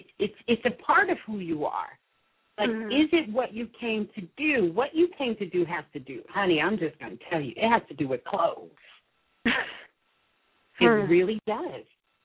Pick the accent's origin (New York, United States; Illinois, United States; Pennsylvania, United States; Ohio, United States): New York, United States; Brooklyn; I'm from Brooklyn. I'm from Brooklyn, Brooklyn.